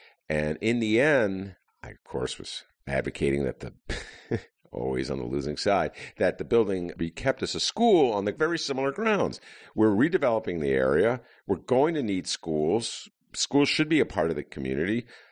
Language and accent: English; Chicago, Illinois, United States; It's like the schizophrenia of being a Chicagoan